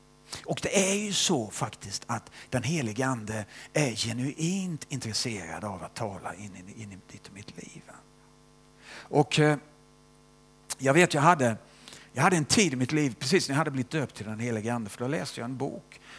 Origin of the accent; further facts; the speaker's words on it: Sweden; Som man kan vara som svensk.